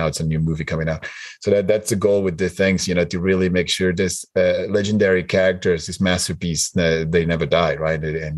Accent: Uruguay; And I'm from Uruguay. Like, I've seen things and then put them in the movies.

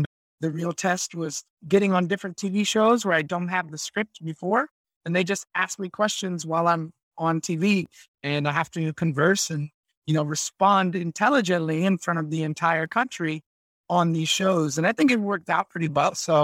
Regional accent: Florida, United States; So I was born and raised in Florida. I studied at University of Central Florida in Orlando

